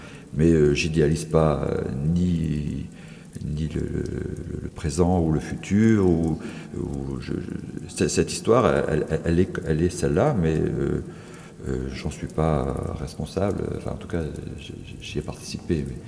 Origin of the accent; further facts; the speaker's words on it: Gabon; moved away; lorsque j'ai quitté le Gabon, il y a plus de 40 ans, le Bongo est arrivé. Et lorsque je retourne 40 ans plus tard, il est toujours là.